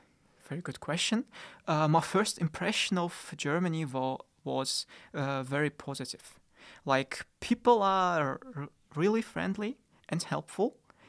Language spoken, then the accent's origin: English; Kazakhstan; English is a second language; I am 20 and I'm from Kazakhstan.